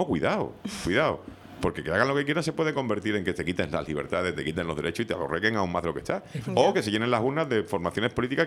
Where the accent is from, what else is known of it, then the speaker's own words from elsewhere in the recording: Canary Islands, Spain; qué tontos somos los canarios